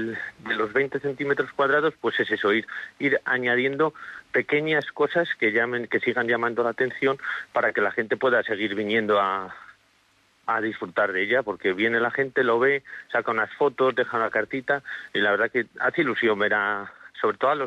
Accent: Villaseco de los Gamitos, Castile and León, Spain; desearle a mi pueblo, a Villaseco de los Gamitos, un feliz 2026

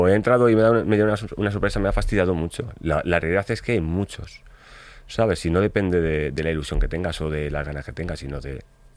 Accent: Madrid, Community of Madrid, Spain; Yo soy madrileño, y para mí Madrid tiene un nivel gastronómico que hay cosas muy arriba y cosas muy abajo, muy malas.

